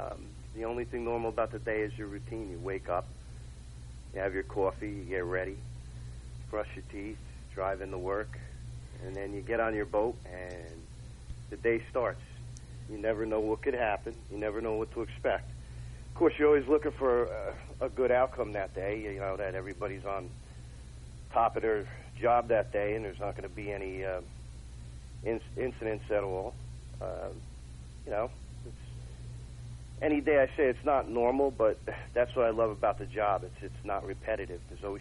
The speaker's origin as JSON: {"language": "English", "town": "Montclair", "region": "New Jersey", "country": "United States", "tie": "born or raised there", "lives_now": "Woodland Park, United States", "said": "I live in Woodland Park, New Jersey. I was born and raised in Montclair, New Jersey, though. Lifelong Jersey resident."}